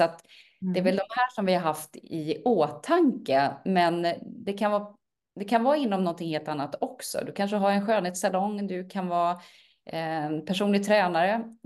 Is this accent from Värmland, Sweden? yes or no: yes; Värmland, Sweden; now in Spain; Jag är värmlänning i grund och botten. Men bor sedan många år i Stockholm. Fast just nu bor jag faktiskt i Spanien. Men är snart tillbaka i Stockholm igen.